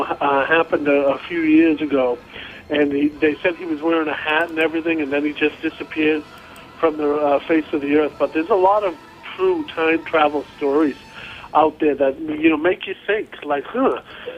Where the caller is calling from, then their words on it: Hudson, New Hampshire, United States; I'm calling from beautiful Hudson, New Hampshire, listening to you online.